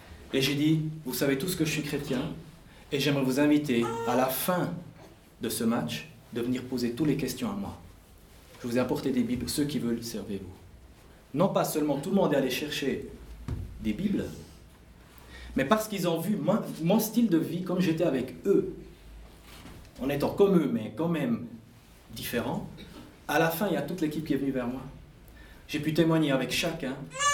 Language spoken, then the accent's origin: French; Biel, Bern, Switzerland; Et moi, j'étais un peu l'étranger. En tant qu'Italien et en tant que Biennois, j'étais l'étranger.